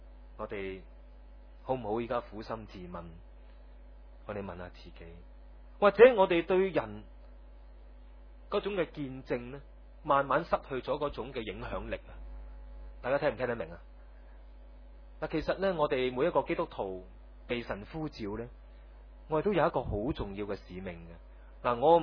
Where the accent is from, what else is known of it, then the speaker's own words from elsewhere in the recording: China; 我们中国人呢就最论尽这样东西的，不喜欢人提的。